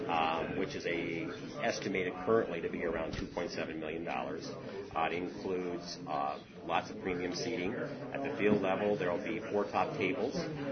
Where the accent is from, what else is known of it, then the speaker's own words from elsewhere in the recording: La Crosse, Wisconsin, United States; also born or lived in Oregon / California; I grew up in La Crosse area. Graduated from UWL in 1981. Went off to Oregon and then California, and spent 30 years in California. And I just moved back to Wisconsin in last summer.